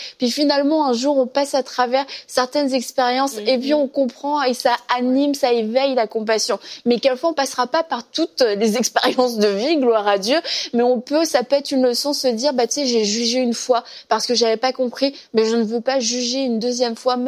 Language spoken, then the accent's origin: French; Canada; Ok, vous venez d'où? Bah du Canada.